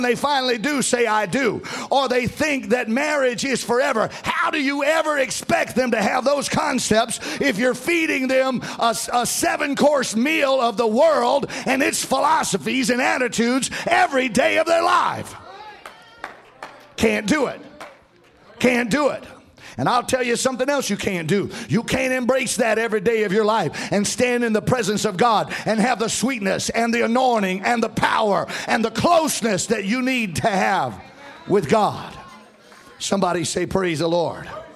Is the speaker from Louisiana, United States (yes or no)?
yes; Louisiana, United States; But I was raised in South Louisiana, and my neighbor had an idol in her front yard